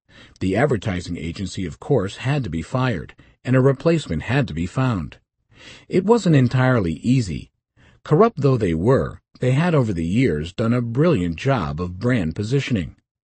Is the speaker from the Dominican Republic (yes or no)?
no; Switzerland; moved away as an adult; now in Munich, Delaware, United States; due to my Swiss birth and upbringing, I would be operating in my native language, although my pronounced Swiss accent would always provide amusement to the natives.